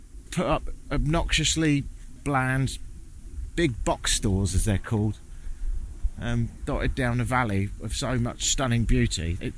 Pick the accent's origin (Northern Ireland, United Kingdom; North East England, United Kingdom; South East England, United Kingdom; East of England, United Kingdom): South East England, United Kingdom; Brighton; And I'm not from London. I'm from Brighton, which is pretty friendly.